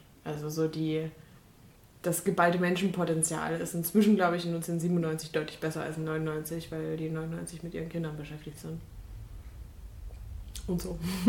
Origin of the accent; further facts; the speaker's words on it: Meissen, Saxony, Germany; born there; Ich habe es 35 Kilometer weit geschafft, ich bin in Meißen geboren.